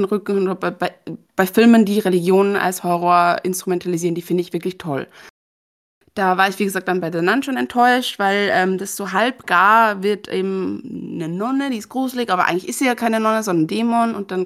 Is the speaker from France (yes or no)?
no; Austria; ich bin in Österreich aufgewachsen, ein katholisches Land.